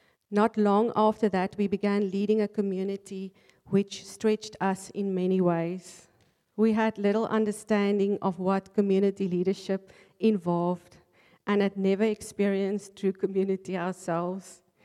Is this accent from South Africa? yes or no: yes; Wellington, Western Cape, South Africa; I grew up in Wellington, where I also completed my matric. We went to church as a family, but it was more about tradition than a real relationship with God.